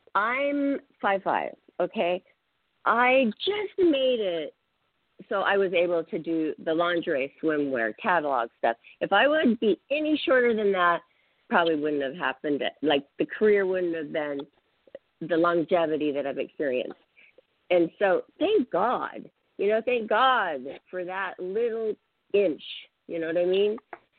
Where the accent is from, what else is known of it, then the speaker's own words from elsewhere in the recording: Pacific Northwest, United States; So, yes, we're from the Great Northwest, which is an amazing place to be from.